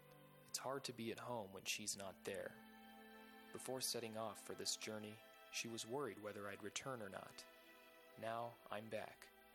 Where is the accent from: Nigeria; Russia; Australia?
Russia; Moscow; I was born and raised in Moscow, but my family is originally from Vladimir, a smaller city nearby. I spent all my childhood here.